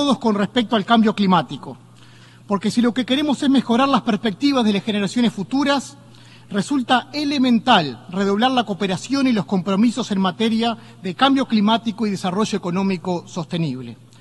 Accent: Uruguay; Uruguay llega a esta cumbre tras varios años de compromiso con la agenda que hoy acordamos. En mi país funciona desde 2021 una comisión bicameral de futuro en el Parlamento Nacional

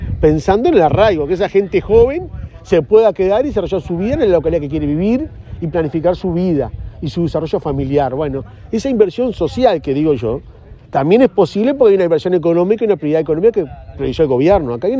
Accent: Chamizo, Florida, Uruguay; me crié en Chamizo, en la zona de Florida

